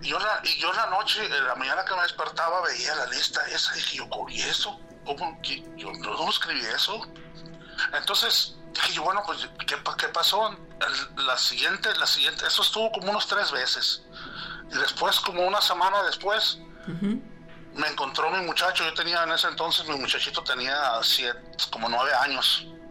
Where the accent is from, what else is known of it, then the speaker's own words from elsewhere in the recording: Sonora, Mexico; now in Chandler, United States; soy de Sonora, pero vivo acá en Chandler, Arizona.